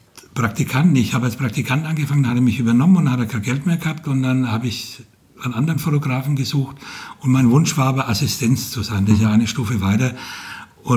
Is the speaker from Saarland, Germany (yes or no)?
no; Bavaria, Germany; now in Fulda, Germany; Nein, ich bin Franke und als ich vor über 30 Jahren hierher kam, habe ich gemerkt, die mögen den Dialekt von Süddeutschland oder vom Frankenland.